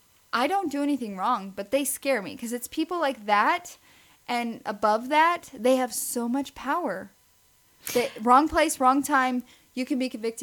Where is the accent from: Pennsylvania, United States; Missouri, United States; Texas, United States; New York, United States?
Missouri, United States; I come from Southwest Missouri, which is pretty much the South and honorary South.